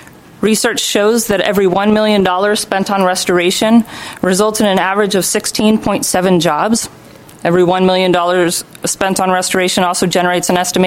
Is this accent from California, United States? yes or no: no; Idaho, United States; I come from Idaho, where I had an opportunity to work with a tribe over there in my graduate research